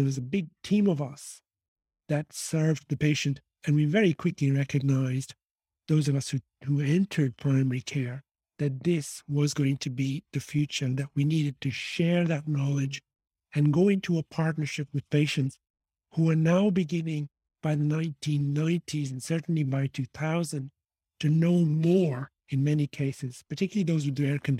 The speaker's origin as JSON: {"language": "English", "town": "Dublin", "region": "Leinster", "country": "Ireland", "tie": "born or raised there", "said": "I was in the Republic of Ireland. I was raised in Dublin, which is why I have this funny accent for an Indian man."}